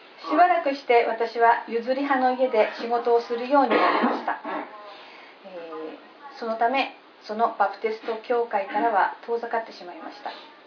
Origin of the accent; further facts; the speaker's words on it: Tohoku, Japan; 私は東北の雪国の小さな村で育ちました。家の近くには神様を祀るお宮がありました。